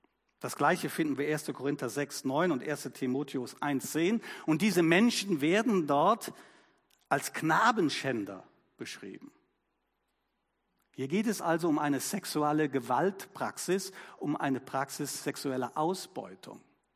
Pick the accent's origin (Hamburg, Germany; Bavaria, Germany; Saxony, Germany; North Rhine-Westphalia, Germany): North Rhine-Westphalia, Germany; Cologne; Also, oder Bayern oder könnten auch Kölner sein, ich bin Kölner.